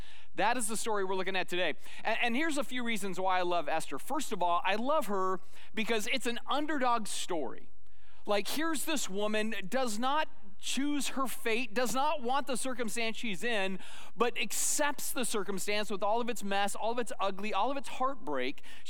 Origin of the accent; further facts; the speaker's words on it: Scotland, United Kingdom; The day where everybody's a little Irish except for us Scots. We're still Scottish.